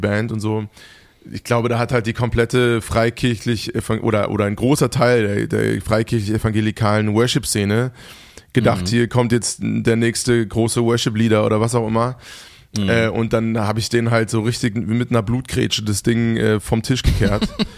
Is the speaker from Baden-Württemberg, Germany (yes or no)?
no; Hesse, Germany; Ich bin bei Frankfurt aufgewachsen.